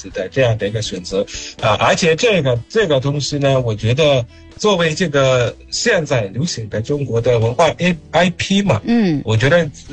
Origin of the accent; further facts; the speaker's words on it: Zimbabwe; Chinese is a second language; 我是来自津巴布韦的